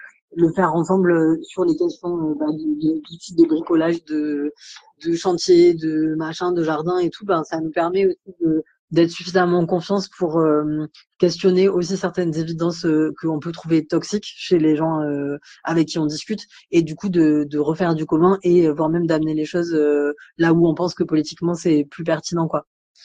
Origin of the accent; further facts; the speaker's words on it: Occitanie, France; enfin moi je viens de là-bas quoi, du Tarn